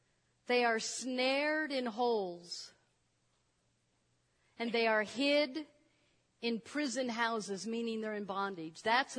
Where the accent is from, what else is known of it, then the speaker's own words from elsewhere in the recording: Idaho, United States; Well, I grew up in Idaho. We did lots of fishing, and, you know, my dad had a boat, and there's an anchor in the boat.